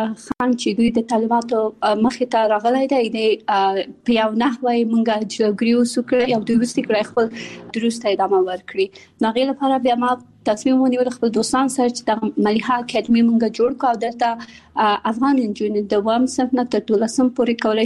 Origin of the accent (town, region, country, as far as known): Kabul, Afghanistan; born there; also born or lived in Pakistan